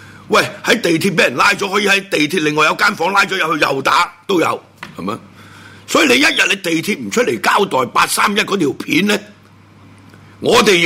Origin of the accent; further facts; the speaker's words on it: Hong Kong; 我香港人绝大部分都已经系跪咗